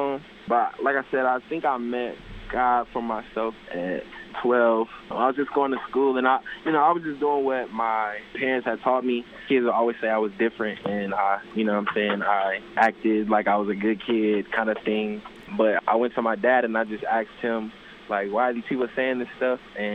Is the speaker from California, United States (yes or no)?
no; Virginia, United States; Just because there's a guy that I grew up in Virginia, he used to play for the Cubs